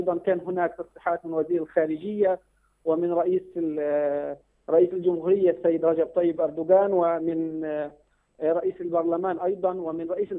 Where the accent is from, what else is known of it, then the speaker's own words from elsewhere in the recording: Palestine; طبعا نحن كفلسطينيين بشكل أو بآخر نحن نرفض أي علاقة طبيعية